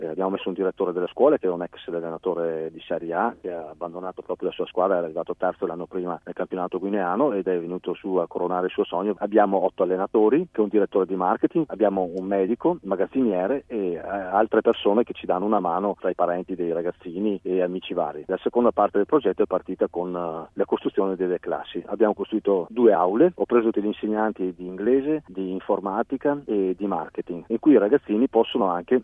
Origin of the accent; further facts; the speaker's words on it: Noventa Vicentina, Veneto, Italy; Noventa Vicentina, che è il mio paese